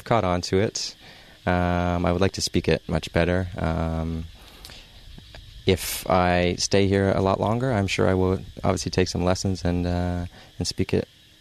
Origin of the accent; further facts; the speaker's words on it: Hamilton, Ontario, Canada; now in Thailand; I'm known as a Farang. I come from Hamilton, Ontario, Canada. And I've been here almost a year and a half now.